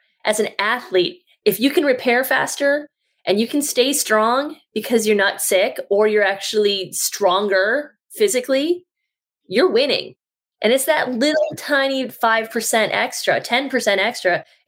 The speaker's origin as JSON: {"language": "English", "region": "Wisconsin", "country": "United States", "tie": "born or raised there", "said": "Starting as a kid growing up in the Midwest, I grew up in a very elegant part of farm country in Wisconsin."}